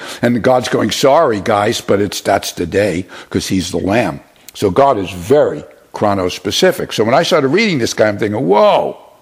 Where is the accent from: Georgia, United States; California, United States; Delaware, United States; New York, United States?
New York, United States; I believe I was blessed as a New Yorker to be in New York 9/11.